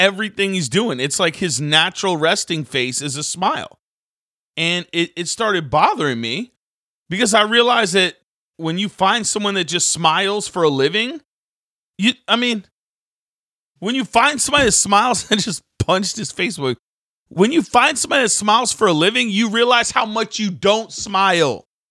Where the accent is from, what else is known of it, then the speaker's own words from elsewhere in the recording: New England, United States; I come from New England, right? It's like you don't really talk to people.